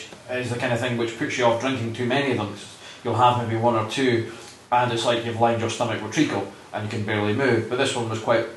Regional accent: Scotland, United Kingdom; We're Scottish. Beverages are never too far away from our thoughts.

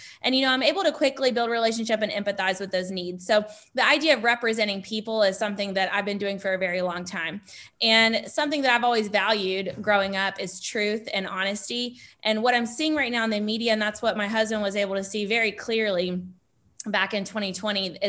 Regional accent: North Carolina, United States; Yeah, well, I grew up in North Carolina and I got my nursing degree from a school called Bob Jones in South Carolina

